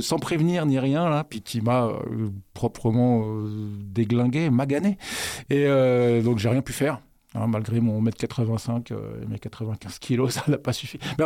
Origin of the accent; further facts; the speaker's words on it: France; now in Canada; Moi, je viens de France où, effectivement, on mélange beaucoup plus avec l'anglais